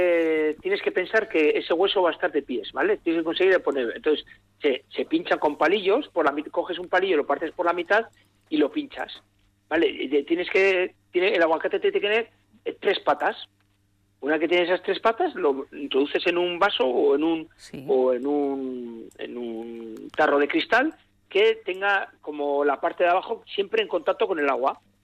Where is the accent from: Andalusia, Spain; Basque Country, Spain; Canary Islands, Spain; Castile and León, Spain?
Basque Country, Spain; Soy vasco, ya sabes.